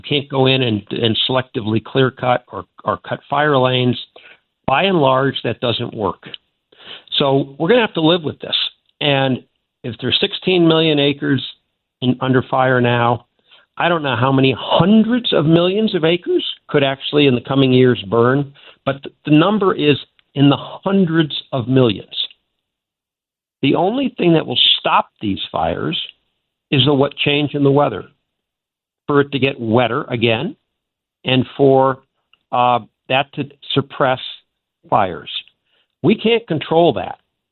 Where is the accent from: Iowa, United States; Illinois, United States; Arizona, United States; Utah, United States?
Illinois, United States; And as a farm boy growing up in Illinois on our farm in the summer, the wind would turn out of the north, the air would clear.